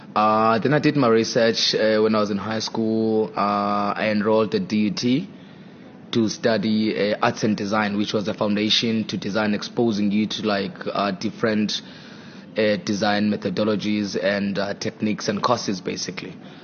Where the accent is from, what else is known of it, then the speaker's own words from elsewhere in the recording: Engqeleni, Eastern Cape, South Africa; moved away; So I'm from a place called Engqeleni in the Eastern Cape. You know, it's rural place, a village, so to say. That's where I'm from, raised by my grandmother, and later on moved to Durban